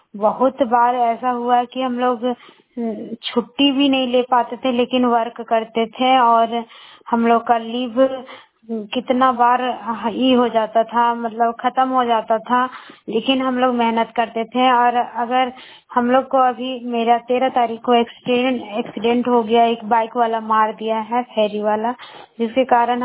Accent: Barkagaon, Jharkhand, India; बड़का गांव प्रखंड की रहने वाली हूँ।

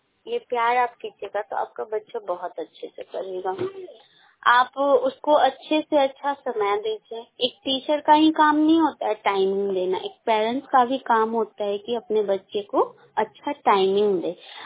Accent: Patna, Bihar, India; मैं बाल पटना से हूँ।

